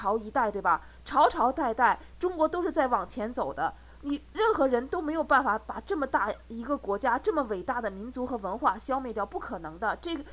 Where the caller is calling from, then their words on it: United States; 对，我是从美国打。